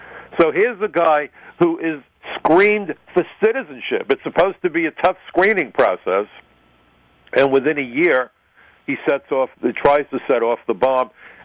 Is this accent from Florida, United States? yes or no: no; New York City, New York, United States; I was here in New York City. This is my hometown that was attacked. The ashes landed on my home.